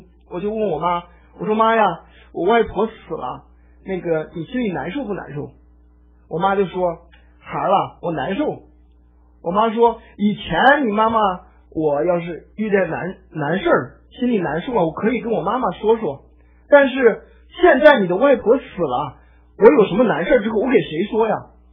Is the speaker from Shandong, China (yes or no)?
no; Henan, China; accent: Henan; 我就跟着那个我们河南话叫鸭子